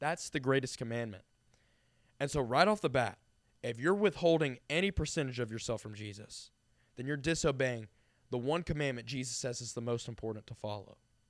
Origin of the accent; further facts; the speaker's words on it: the South, United States; And where I grew up in the South, about 98% of people were lukewarm.